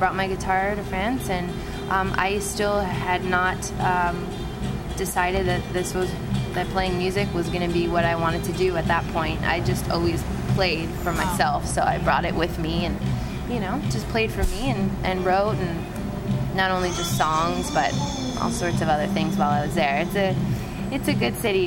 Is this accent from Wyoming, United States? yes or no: no; New Jersey, United States; moved away as an adult; also born or lived in Colorado; No, I'm a Jersey girl.